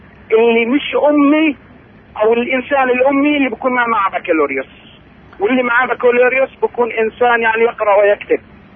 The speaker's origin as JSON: {"language": "Arabic", "country": "Palestine", "said": "انا باعتقادي انه احنا شعب فلسطيني لازم انه يكون"}